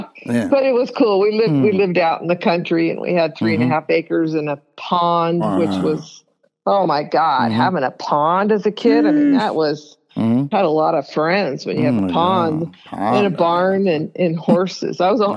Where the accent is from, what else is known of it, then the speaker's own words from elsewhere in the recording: Palo Alto, California, United States; born there; No, I was born in Palo Alto lived, at the Stanford Memorial Hospital.